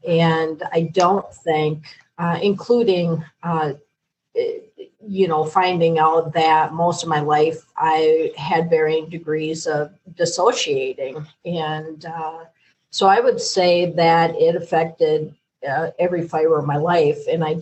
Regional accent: Minnesota, United States; Yeah, I grew up in Minnesota on a small hobby farm

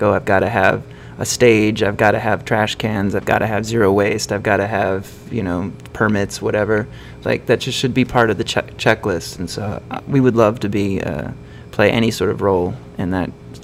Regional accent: Brecksville, Ohio, United States; growing up in Brecksville is sort of like almost in the middle of Cleveland and Akron.

